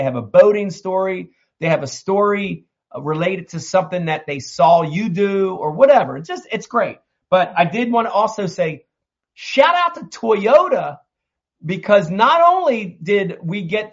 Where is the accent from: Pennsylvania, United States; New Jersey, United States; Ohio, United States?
New Jersey, United States; I'm old. I'm from Jersey.